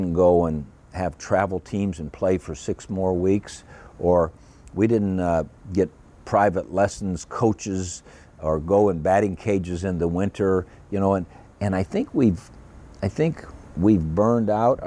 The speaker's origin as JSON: {"language": "English", "town": "Cleveland", "region": "Ohio", "country": "United States", "tie": "born or raised there", "said": "We loved the Cleveland Indians. I grew up in Cleveland."}